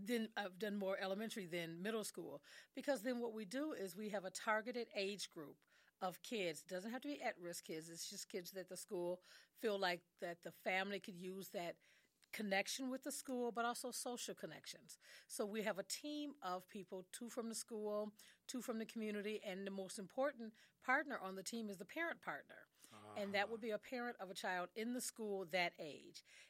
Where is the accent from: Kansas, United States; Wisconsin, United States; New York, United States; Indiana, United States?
Wisconsin, United States; Milwaukee; I am originally from Milwaukee.